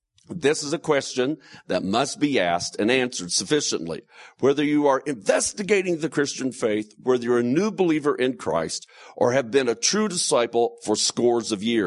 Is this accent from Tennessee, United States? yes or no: yes; Franklin, Tennessee, United States; so it's just a blessing as well to be here filming and recording this in Franklin, Tennessee, in my hometown.